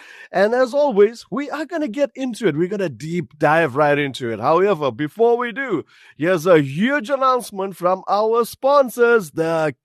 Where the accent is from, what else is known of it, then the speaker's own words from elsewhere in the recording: Durban, KwaZulu-Natal, South Africa; we are going to kick it off in my hometown, Durban, with Mike V and Brad Krubler.